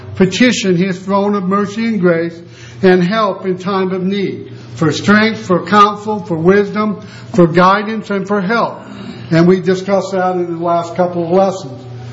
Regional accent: United States; But I know they're not because I'm an American. They're because I'm a Christian

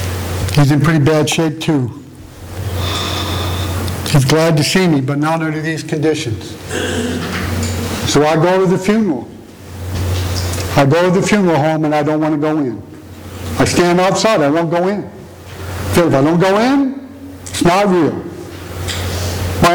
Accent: Indiana, United States; I get off the plane, I get on the bus, drives me to my hometown in northern Indiana.

